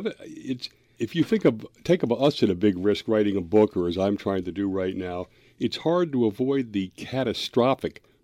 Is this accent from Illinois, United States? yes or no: yes; Lake Forest, Illinois, United States; my hometown